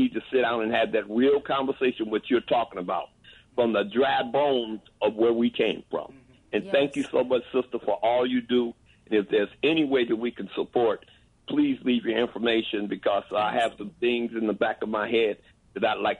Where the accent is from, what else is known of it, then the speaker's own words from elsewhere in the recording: Detroit, Michigan, United States; I was from Detroit. Like I said, came here doing some background singing and was here, been here ever since.